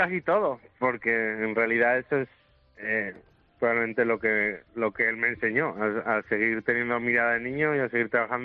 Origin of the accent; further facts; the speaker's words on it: Aragon, Spain; Soy maño, allí salimos con frío, allí fabricamos el frío.